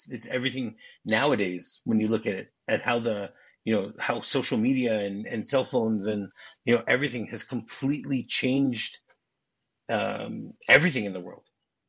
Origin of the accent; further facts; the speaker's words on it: United States; for me as a Jew, when I grew up in the States, so Christmas Eve was always the time we went to the movies.